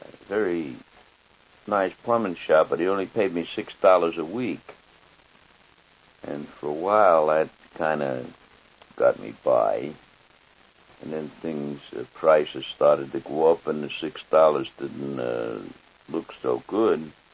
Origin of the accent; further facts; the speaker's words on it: New York City, New York, United States; born there; I was born on 173rd Street, Fort Washington Avenue, Upper Manhattan.